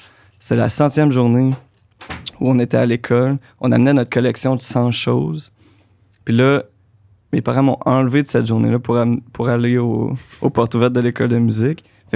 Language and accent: French; Marieville, Quebec, Canada; also born or lived in Victoriaville; J'aime mieux dire que je viens de Marieville, parce que c'est là que j'ai grandi.